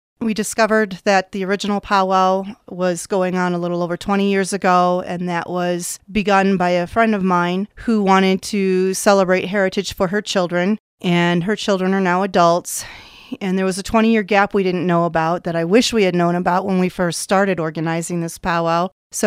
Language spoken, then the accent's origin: English; Michigan, United States; I am originally from Michigan. I grew up all over Michigan.